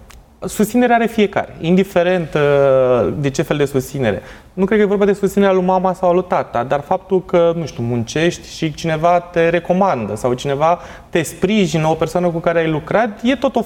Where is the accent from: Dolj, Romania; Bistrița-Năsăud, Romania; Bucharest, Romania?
Dolj, Romania; Craiova; eu sunt craiovean și la momentul respectiv ideea de, mă rog, activități extrașcolare nu erau foarte multe